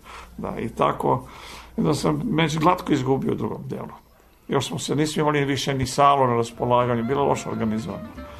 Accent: Belgrade, Serbia; born there; ja sam i sam rođen u Beogradu.

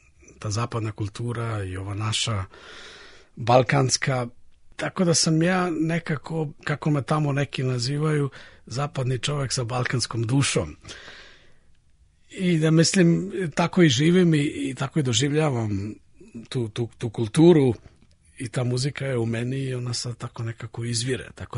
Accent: Obrenovac, Belgrade, Serbia; čak ima to i veze i sa detinjstvom mojim, da sam odrastao u Obrenovcu

